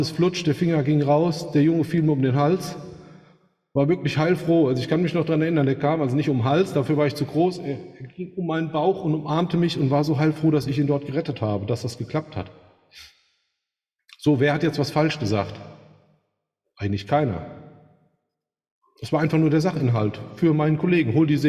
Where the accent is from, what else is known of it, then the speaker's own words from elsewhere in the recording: Hesse, Germany; weil ich als Hesse doch manchmal ein bisschen andere Art und Weise habe, auch mit anderen umzugehen